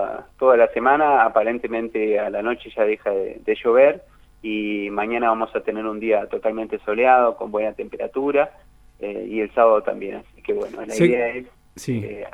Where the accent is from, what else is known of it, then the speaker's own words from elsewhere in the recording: Argentina; va a disertar sobre lo que nos está pasando como argentinos